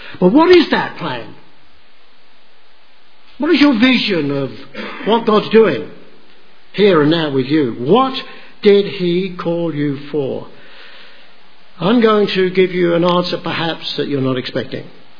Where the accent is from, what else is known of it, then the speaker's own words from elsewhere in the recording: London, United Kingdom; I grew up in World War II London. My first memories are bombs and bombed houses and soldiers and tanks and night, the searchlights